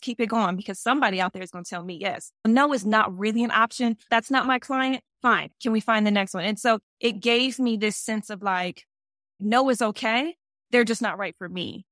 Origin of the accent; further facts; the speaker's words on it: Detroit, Michigan, United States; moved away; also born or lived in New York; Then when I moved to New York to start to model full time, I was young. I feel like I was raised in Detroit. I became a woman in New York.